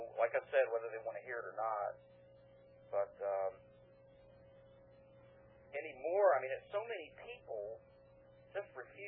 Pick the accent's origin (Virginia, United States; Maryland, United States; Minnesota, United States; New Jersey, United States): Virginia, United States; By the way … from Virginia.